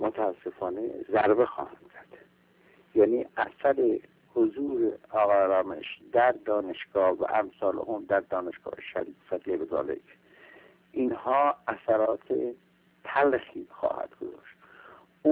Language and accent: Persian; Iran; من یک ایرانیم، به همه علت در ایران این مسئله جا افتاده است